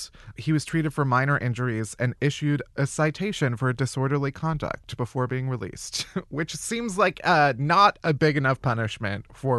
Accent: Chicago, Illinois, United States; Technically, I'm from Chicago.

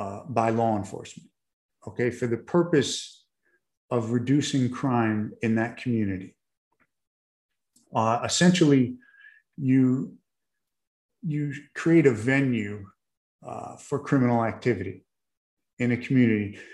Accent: New York, United States; You know, I was from New York and I had mobster associates up there who would buy guns from me

